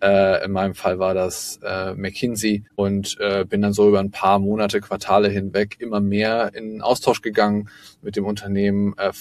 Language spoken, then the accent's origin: German; Düsseldorf, North Rhine-Westphalia, Germany; Ich bin nämlich in Düsseldorf geboren und aufgewachsen.